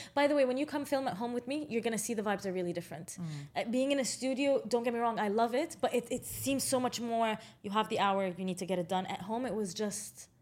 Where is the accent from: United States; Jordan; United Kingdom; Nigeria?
Jordan; growing up in Jordan and in an Arab household